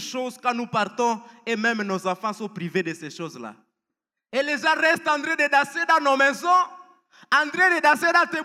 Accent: Goma, North Kivu, DR Congo; vous savez, chez nous en Goma, avec tout ce qui s'est passé

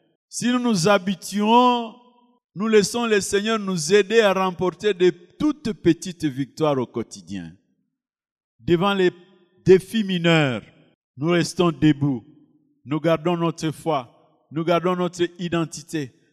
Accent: Switzerland; Tu viens d'où? Je viens de la Suisse.

